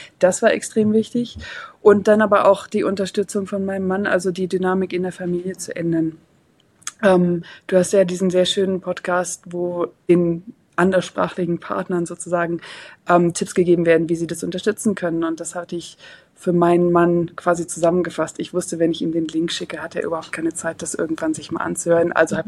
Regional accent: Luxembourg; first language French; German is a second language; Ich komme aus Luxemburg, also bin französischsprachig im Umfeld aufgewachsen

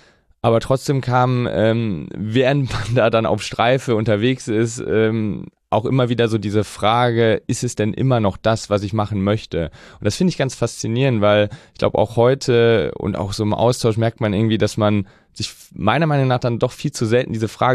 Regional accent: Rhineland, Germany; Ich komme aus dem Rheinland und bin dann in Düsseldorf, in der Düsseldorfer Altstadt Streife gefahren.

